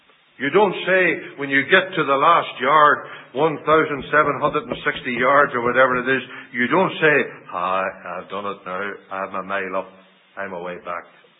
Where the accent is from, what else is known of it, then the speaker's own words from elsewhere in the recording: Ireland; if a man hit me, and I lost a tooth, I wouldn't want, being human, and being Irish, I wouldn't want to take a tooth out of him.